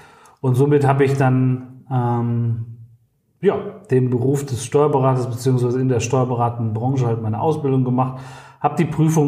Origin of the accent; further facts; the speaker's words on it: Goch, North Rhine-Westphalia, Germany; Ich bin mit 16 Jahren gestartet, bin am Niederrhein geboren in Goch, kennt fast keiner, ist so nahe der niederländischen Grenze.